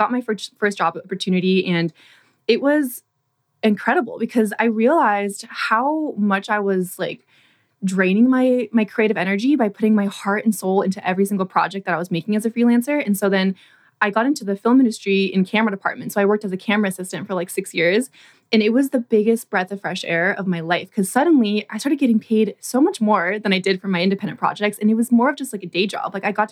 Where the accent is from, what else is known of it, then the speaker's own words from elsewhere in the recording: California, United States; at 15 years old, I started my first business in my hometown where I had like the video production business kind of monopolized in my tiny little town in Northern California.